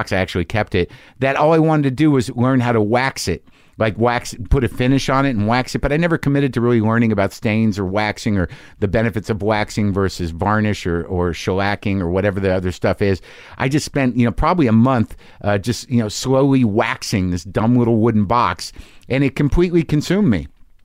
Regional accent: Albuquerque, New Mexico, United States; I'm from Albuquerque.

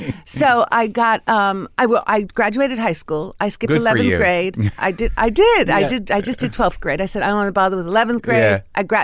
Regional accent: Miami, Florida, United States; I grew up in Miami, Florida.

